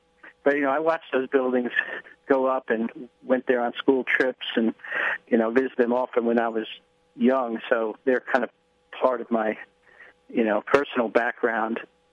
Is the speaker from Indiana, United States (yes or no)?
no; Staten Island, New York, United States; I grew up in the New York area. I was born on Staten Island.